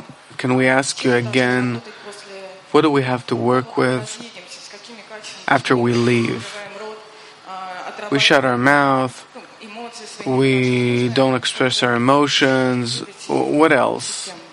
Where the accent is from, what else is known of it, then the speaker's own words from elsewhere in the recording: Israel; I'm from Israel.